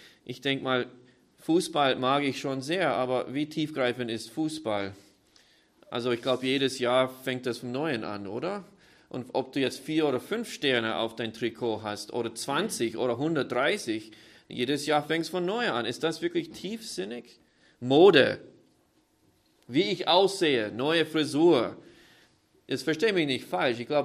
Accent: United States; German is a second language; also born or lived in Vienna; now in Austria; Lebe jetzt schon mittlerweile länger in Österreich, als ich jemals in den Vereinigten Staaten gelebt habe.

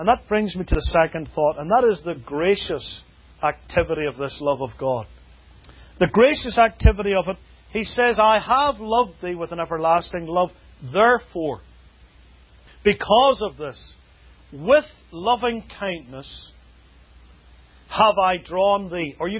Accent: United Kingdom; Now, obviously, I come from the United Kingdom, and in the UK there are lots and lots of old things.

